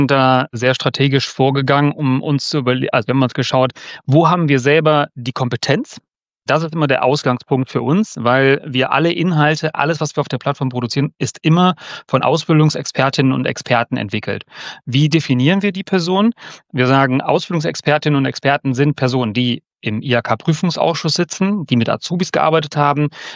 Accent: Cologne, North Rhine-Westphalia, Germany; Wir kommen ja aus Köln

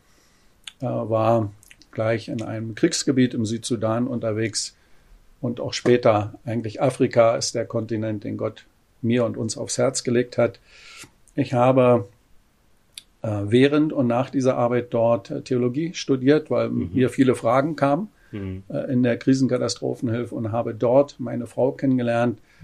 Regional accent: Lobetal, Brandenburg, Germany; Da, wo ich groß geworden bin, in Lobetal bei Berlin.

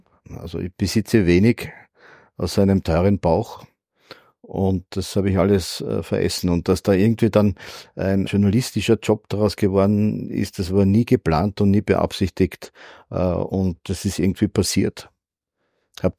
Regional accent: Vienna, Austria; Bin ich ja in Wien, bin ja ein Wiener.

